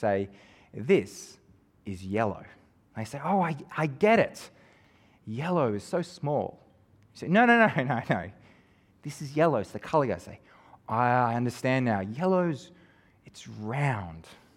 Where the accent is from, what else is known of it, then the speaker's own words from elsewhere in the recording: Gympie, Queensland, Australia; I grew up in Gympie, and it's a lot of fruit picking there.